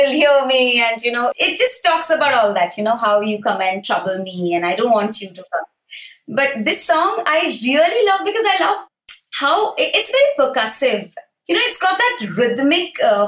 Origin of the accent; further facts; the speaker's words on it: India; English is a second language; we are from India and we are doing what we've known since childhood